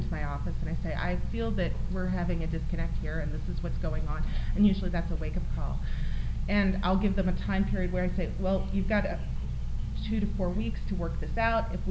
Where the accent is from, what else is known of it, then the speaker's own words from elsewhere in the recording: East Coast, United States; I've noticed that kids in the Midwest are very earnest, and I'm from the East Coast.